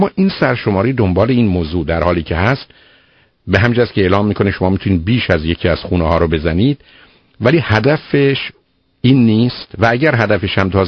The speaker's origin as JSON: {"language": "Persian", "country": "Iran", "said": "بیشتر ما افتخارمون به این است که ایرانی هستیم"}